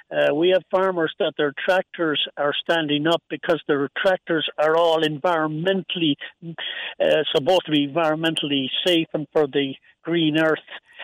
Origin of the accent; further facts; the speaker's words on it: Ireland; now in United States; I'm an Irishman. Came over 30 years ago to this great country of yours.